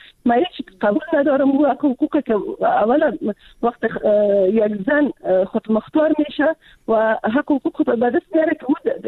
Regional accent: Afghanistan; من خودم از یک منطقه پشتونشین افغانستان هستم.

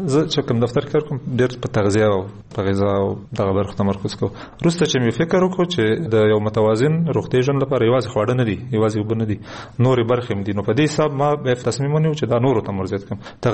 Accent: Kunar, Afghanistan; یعنې زه د کونړ یم خو د کونړ اصطلاحات نه

